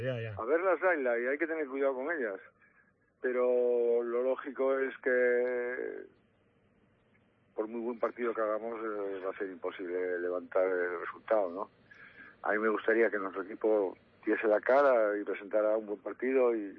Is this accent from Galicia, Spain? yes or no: yes; Galicia, Spain; los gallegos somos gente un poco especial, que creemos en nuestras brujas y nuestras historias